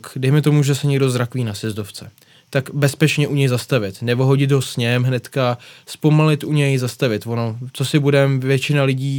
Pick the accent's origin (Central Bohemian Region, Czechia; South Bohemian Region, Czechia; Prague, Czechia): Prague, Czechia; já jsem jako původně Pražák a město mi už moc nevoní jako hory.